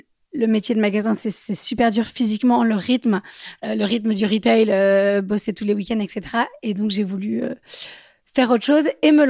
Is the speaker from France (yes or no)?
yes; Bordeaux, Nouvelle-Aquitaine, France; now in Paris, France; j'ai 30 ans, je viens de Bordeaux, j'habite à Paris.